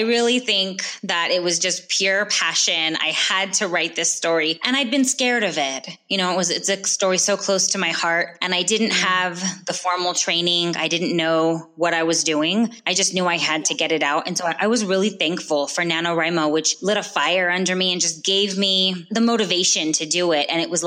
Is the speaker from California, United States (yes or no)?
yes; California, United States; And where I grew up in the Imperial Valley, there were no writing workshops, no poetry classes or poetry slams or coffee shops or anything like that.